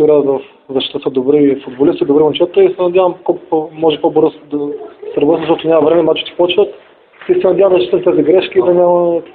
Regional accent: Stara Zagora, Stara Zagora Province, Bulgaria; все пак тук съм израснал в Стара Загора

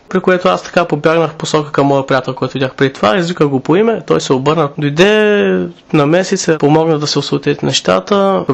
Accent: Shumen, Shumen Province, Bulgaria; Аз казвам не, от Шумен съм си, не съм от Нови пазар

